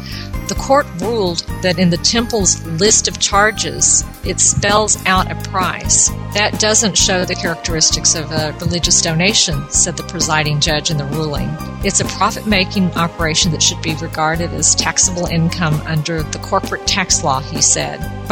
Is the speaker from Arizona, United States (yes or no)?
no; Texas, United States; I grew up in South Texas and had a lot of good friends who were goat ropers, but I never met a goat sucker.